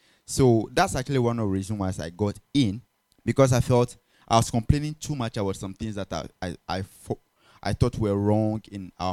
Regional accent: Dokplom, Volta, Ghana; I'm from Dokplom in the Volta region. I'm a student leader.

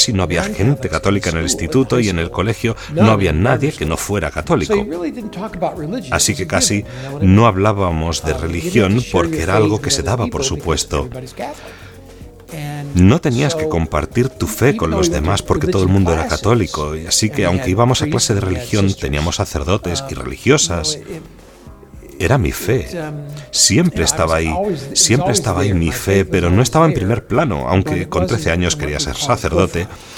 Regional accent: Binghamton, New York, United States; Tengo 71 años y llevo 44 años de sacerdote. Nací en Upstate, Nueva York, Binghamton.

